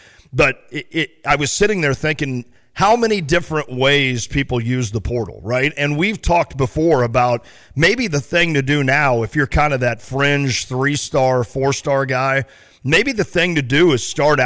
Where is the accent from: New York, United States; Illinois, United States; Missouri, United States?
Illinois, United States; I grew up in Illinois. I always wanted to play for the Illini.